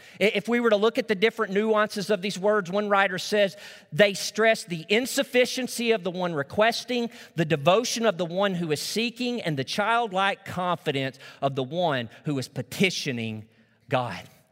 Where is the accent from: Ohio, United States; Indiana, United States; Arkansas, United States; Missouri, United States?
Arkansas, United States; In the church that I grew up in Northeast Arkansas, we honestly, as a church, looking back, I can say this, we fell short of being this kind of a praying church.